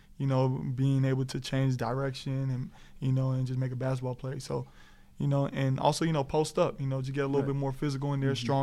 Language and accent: English; California, United States; I'm from California.